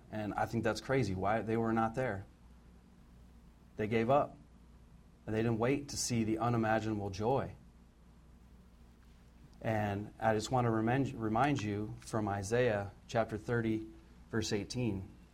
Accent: Iowa, United States; I'm originally from Iowa

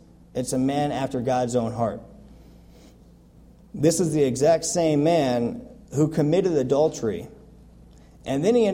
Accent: Oregon, United States; Of course, I am from Oregon, so.

